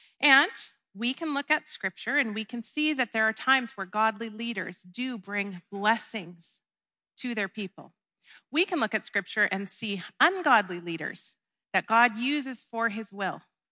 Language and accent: English; United States; moved away; You guys know that I'm from the States